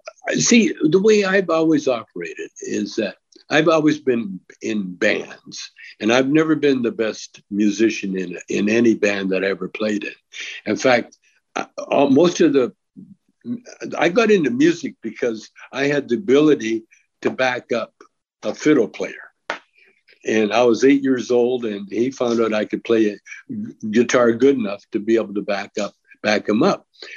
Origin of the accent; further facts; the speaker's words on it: Calgary, Alberta, Canada; also born or lived in Edmonton; now in Vancouver, Canada; I was born in Edmonton and raised in Calgary.